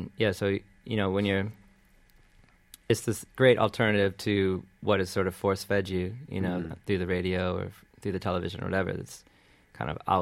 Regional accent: Michigan, United States; In Michigan, a suburb of Detroit.

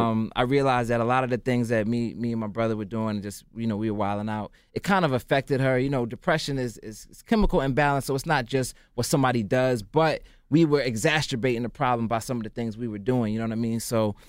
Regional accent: Zimbabwe; born there; I was born in Zimbabwe.

